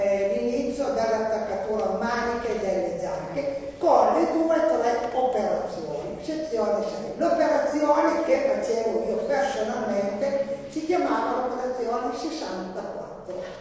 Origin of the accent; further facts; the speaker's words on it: San Damiano, Piedmont, Italy; sono di San Damiano, poi qualcuno mi conoscerà del paese